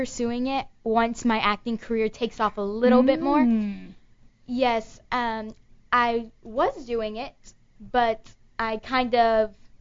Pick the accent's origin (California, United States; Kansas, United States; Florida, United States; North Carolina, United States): Florida, United States; Vero Beach; moved away; I moved here with my parents from Florida, Vero Beach, and I was looking to do modeling because I loved it.